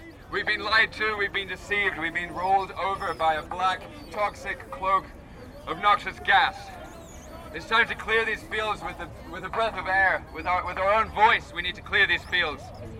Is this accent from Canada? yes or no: no; Kuwait; A long time ago, I was growing up in Kuwait as a child. And out in the desert, you could see these great plumes of fire coming out of the ground.